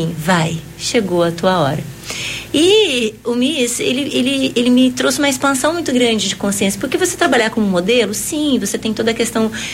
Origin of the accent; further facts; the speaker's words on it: Londrina, Paraná, Brazil; É, bom, sou londrinense